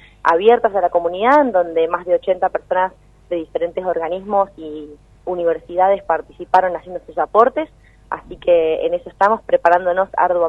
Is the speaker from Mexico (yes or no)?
no; Ushuaia, Tierra del Fuego, Argentina; Acá en Ushuaia.